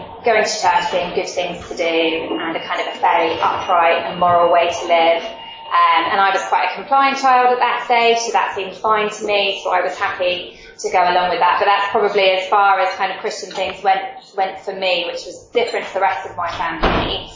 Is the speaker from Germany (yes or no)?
no; South East England, United Kingdom; Yeah, I grew up in Buckinghamshire in a very, very, a lovely home life, Christian parents, a big brother.